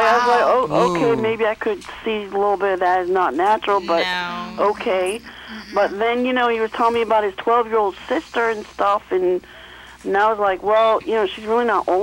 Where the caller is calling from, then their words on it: Maine, United States; I'm calling from Maine.